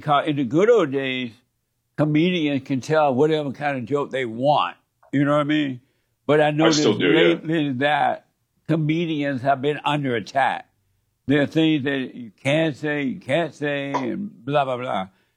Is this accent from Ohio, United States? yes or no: no; Alabama, United States; From Alabama.